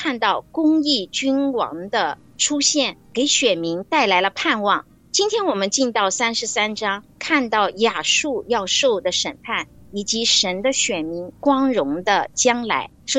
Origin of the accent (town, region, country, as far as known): China